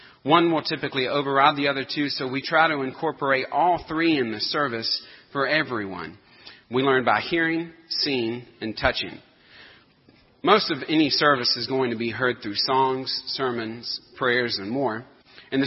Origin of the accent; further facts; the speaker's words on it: Anderson, South Carolina, United States; the church that I grew up in Anderson, South Carolina, at Boulevard Baptist, which oddly enough has that same kind of cross design, even for a Baptist church.